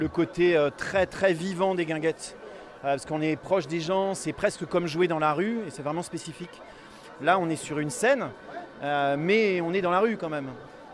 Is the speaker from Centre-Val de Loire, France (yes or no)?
yes; Tours, Centre-Val de Loire, France